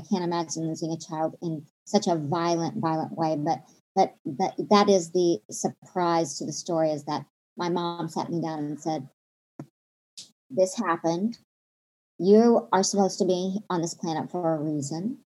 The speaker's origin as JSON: {"language": "English", "region": "Oklahoma", "country": "United States", "said": "But now forgive me, listeners, but I'm from Oklahoma and we have actual, I am of Native American heritage. I'm almost 30% Choctaw."}